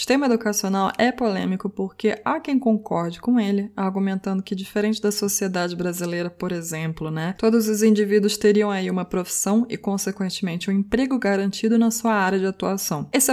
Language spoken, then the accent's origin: Portuguese; Brazil; Enquanto nós brasileiros pensamos no 1 como uma pior nota